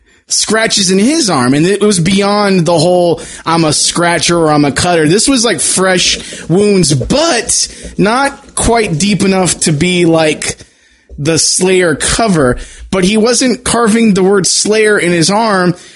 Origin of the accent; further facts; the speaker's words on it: San Antonio, Texas, United States; I was from San Antonio.